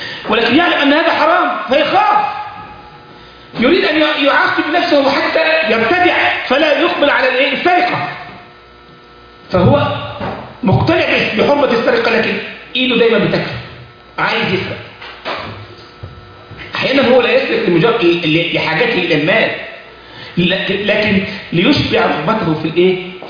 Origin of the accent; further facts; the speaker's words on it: Egypt; عندنا في مصر مش قلت لكم ازاي؟